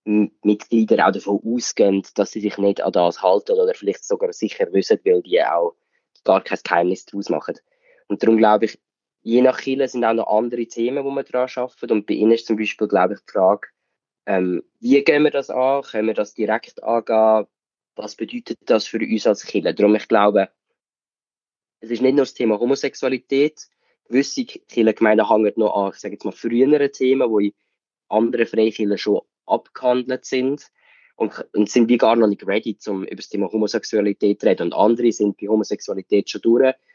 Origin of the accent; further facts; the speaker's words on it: Zug, Switzerland; Ich glaube aber in meinem Umfeld, dort wo ich aufgewachsen bin, in so einem kleinen Dörfli im Kanton Zug